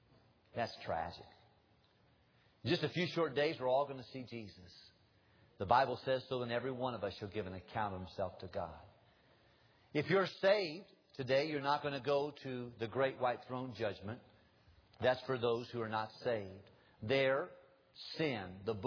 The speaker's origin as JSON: {"language": "English", "region": "Tennessee", "country": "United States", "said": "But my mom is still alive, and we're from Tennessee originally."}